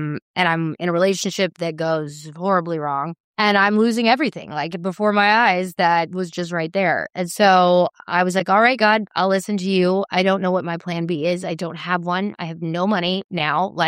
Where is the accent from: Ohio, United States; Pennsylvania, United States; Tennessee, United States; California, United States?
Tennessee, United States; Chattanooga; also born or lived in Dallas; like I'm from the South. Like, I am Chattanooga, Tennessee, Dallas. Like, I have, like, these country melodies.